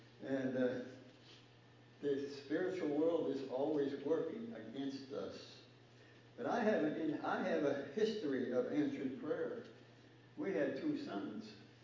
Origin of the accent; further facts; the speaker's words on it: Illinois, United States; My brother and I were raised near Lake Michigan, and we were always at the Museum of Science and Industry whenever we could.